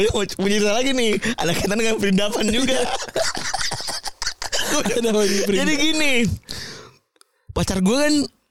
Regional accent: Java, Indonesia; Pasti gue kan orang Jawa juga banyak gitu.

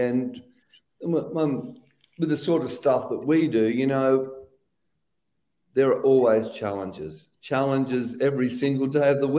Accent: Western Australia, Australia; Yes, I come from Western Australia.

